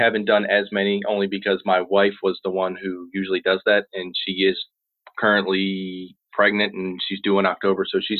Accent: Baltimore, Maryland, United States; moved away; none of the kids or anybody lived in Florida because we're originally from Baltimore.

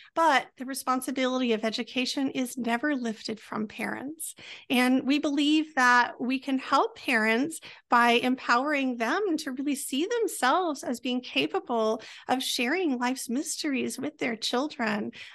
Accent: California, United States; born there; A hospital near the Redwoods. Yes, up in Northern California before we moved.

